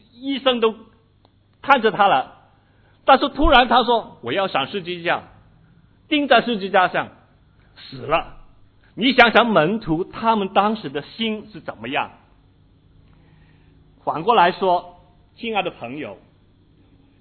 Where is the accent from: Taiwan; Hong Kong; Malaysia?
Hong Kong; moved away; 我之前是从香港来的，香港97之前呢，我们就常常听到50年不变